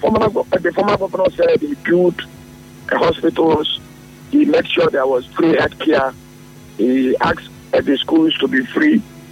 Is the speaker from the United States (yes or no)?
no; Nigeria; I'm from the Ipore local government. Yes, we get from Obiapo.